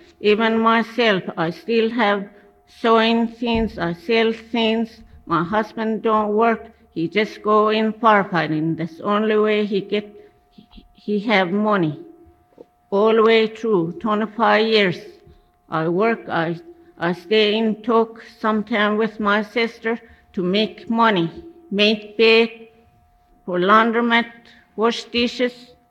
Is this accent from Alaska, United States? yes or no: yes; Alaska, United States; I was born in Ketchumstuck, but I moved on here and I raised in Santa Cruz.